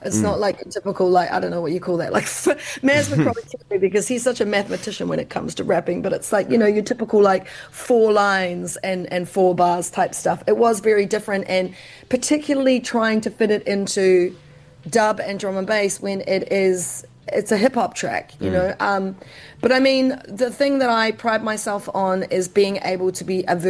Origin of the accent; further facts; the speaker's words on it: Taranaki, New Zealand; also born or lived in Christchurch; I mean, I'm not an Aucklander. I'm originally from Taranaki, and I grew up raving in Christchurch.